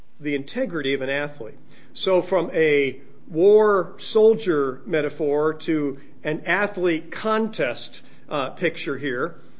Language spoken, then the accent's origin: English; Los Angeles, California, United States; I remember as a growing up in Los Angeles and would go to Laker games.